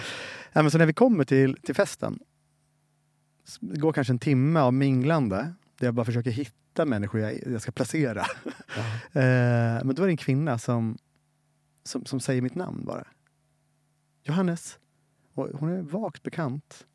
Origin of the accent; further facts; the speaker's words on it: Hallstahammar, Västmanland County, Sweden; Jag kommer från Hallstahammar. Och det är ju en superbruksort.